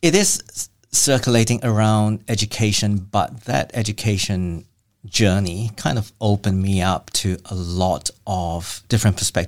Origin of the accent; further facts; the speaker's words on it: Malaysia; Yes, I'm originally from Malaysia.